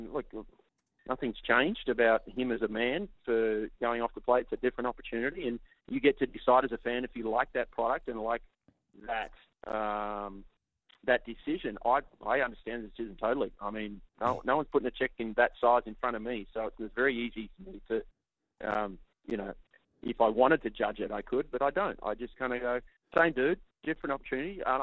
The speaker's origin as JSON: {"language": "English", "country": "Australia", "tie": "born or raised there", "lives_now": "Dallas, United States", "said": "I live in Dallas. I'm landlocked. The beaches and the ocean's a long way away. So I miss that part of growing up in Australia."}